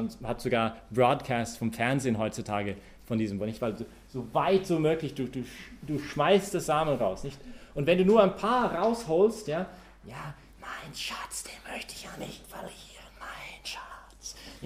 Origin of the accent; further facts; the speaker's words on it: Canada; Aber als Kanadier, schade.